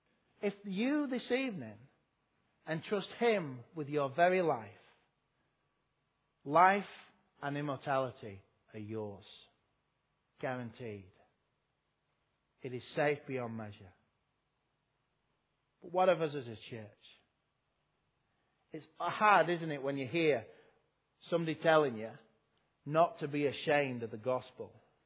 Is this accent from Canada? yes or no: no; Yorkshire and the Humber, United Kingdom; I'm from Yorkshire.